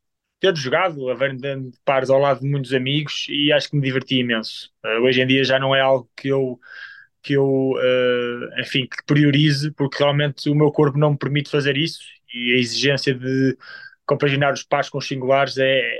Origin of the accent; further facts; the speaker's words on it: Portugal; Eu como português, obviamente, orgulho-me imenso de o ter alcançado